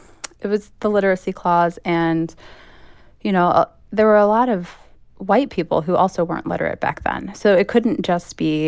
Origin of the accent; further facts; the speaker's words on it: Chicago, Illinois, United States; I'm not from the South originally. I was raised in Chicago, but my dad is from Mississippi. My mom is from Tennessee.